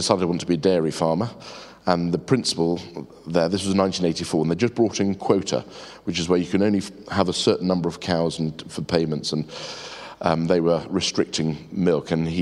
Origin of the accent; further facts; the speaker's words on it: Chislehurst, London, United Kingdom; I grew up in suburbia, really. I mean, I grew up in Chislehurst in Kent, and that's... and.